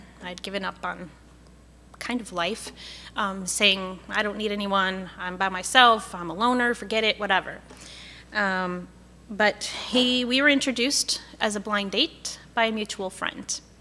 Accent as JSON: {"language": "English", "town": "Chicago", "region": "Illinois", "country": "United States", "tie": "born or raised there", "said": "I was raised in Chicago. My father is a Roman Catholic, and my mother is a Presbyterian."}